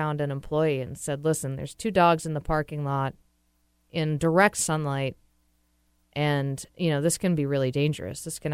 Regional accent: Massachusetts, United States; In Massachusetts, actually, last summer I was visiting. I'm from Massachusetts.

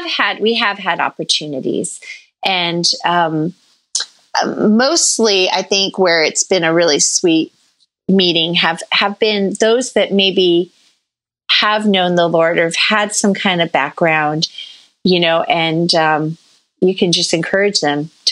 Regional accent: United States; now in Cardiff, United Kingdom; And, you know, here in Cardiff, in Wales, being an American is kind of a novelty. Right. So, you know, we get heads turned when they hear our accent.

